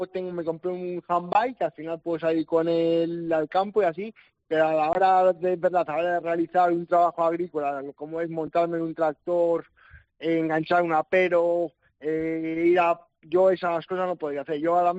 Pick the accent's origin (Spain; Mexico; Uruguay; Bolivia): Spain; Castile and León; yo era, vengo de un pueblo de Valladolid, un pueblito pequeño, y mi futuro era la agricultura